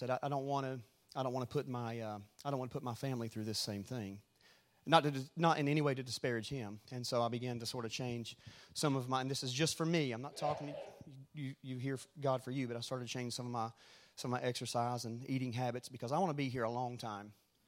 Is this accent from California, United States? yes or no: no; North Carolina, United States; And at that time, especially in the South, we're from North Carolina, that wasn't incredibly accepted.